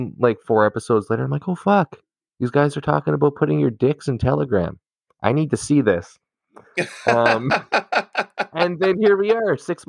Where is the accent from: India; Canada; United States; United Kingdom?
Canada; I'm Canadian